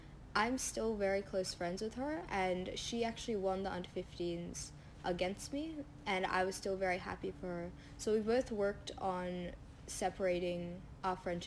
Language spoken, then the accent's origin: English; Australia; Especially since I'm from Australia, I don't get much international experience.